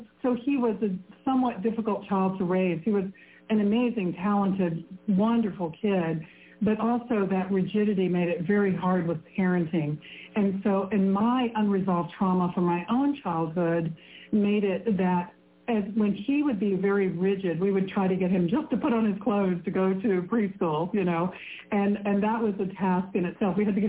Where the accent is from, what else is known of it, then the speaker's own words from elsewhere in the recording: Mississippi, United States; And I grew up in Mississippi, so I was, you know, a bit removed from a lot of context for